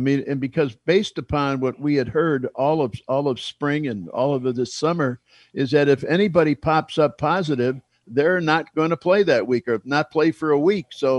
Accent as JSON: {"language": "English", "town": "Chicago", "region": "Illinois", "country": "United States", "tie": "born or raised there", "said": "When I was growing up in Chicago, I was a huge Cubs fan."}